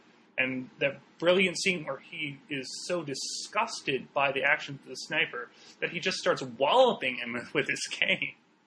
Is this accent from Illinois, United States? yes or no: no; Iowa, United States; I have experiences growing up in Iowa with some friends of my parents